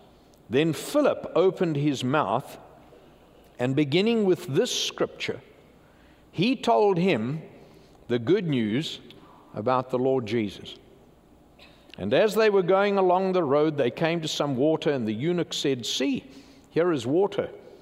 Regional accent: New Orleans, Louisiana, United States; accent: Louisiana; moved here from the great city of New Orleans, Louisiana. And you were all just hearing my Louisiana accent for the first time.

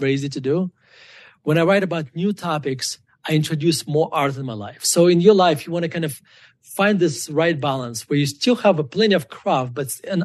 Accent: Russia; So when I grew up in Russia, I only had Pepsi or Coke once when I was like 16 years old

